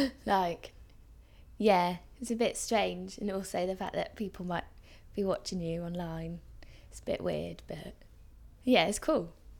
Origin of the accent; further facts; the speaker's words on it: Hampton, London, United Kingdom; I'm 22 and I'm from Hampton in the London Borough of Richmond.